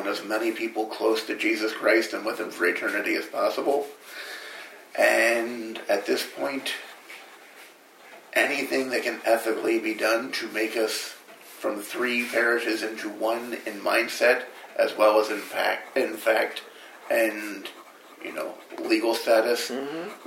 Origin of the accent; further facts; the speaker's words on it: Delaware, United States; moved away as an adult; now in Connecticut, United States; I'm originally from Delaware. I've been in Connecticut ever since I went to UConn.